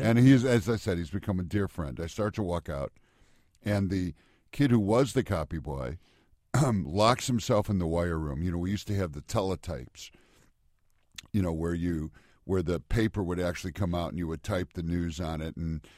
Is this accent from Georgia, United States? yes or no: no; Chicago, Illinois, United States; moved away as an adult; now in New York, United States; As for me, I come from Chicago. I left and went to New York in 1971, and have never stopped loving the Cubs.